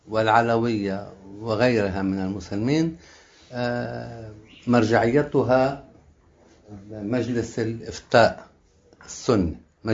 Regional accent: Lebanon; خاصة في بلادنا لبنان مثلا

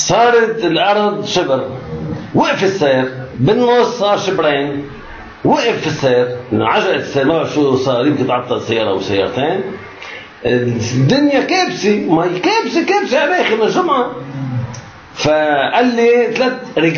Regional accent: Beirut, Beirut Governorate, Lebanon; نحن ابناء بيروت

